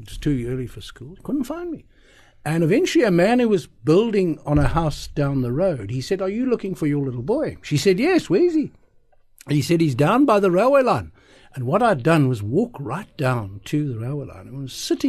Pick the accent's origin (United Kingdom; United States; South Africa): South Africa; Estcourt, KwaZulu-Natal; growing up in Estcourt, a town in the Midlands of KwaZulu-Natal, Natal as it was then.